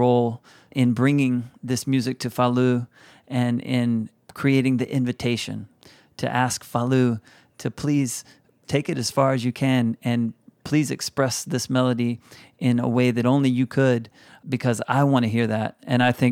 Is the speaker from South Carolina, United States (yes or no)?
yes; South Carolina, United States; born there; now in New York, United States; I was born in South Carolina, and I came to New York over 20 years ago.